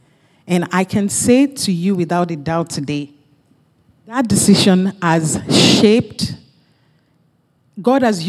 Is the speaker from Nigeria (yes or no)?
yes; Nigeria; now in Canada; I'm originally from Nigeria.